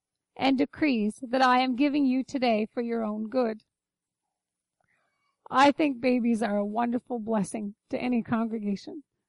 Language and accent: English; Newfoundland and Labrador, Canada; Everyone growing up in Newfoundland knows that, right? If you don't put, I was bad for that. Mom would leave me home to take care of the fire